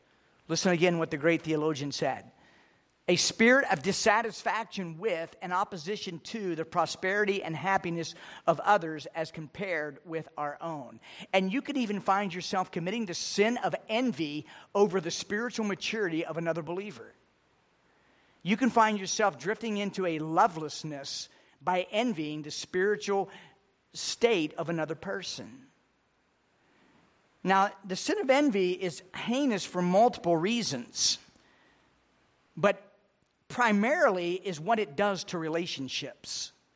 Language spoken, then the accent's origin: English; Rhode Island, United States; you know, I'm from Rhode Island, and I live in New England.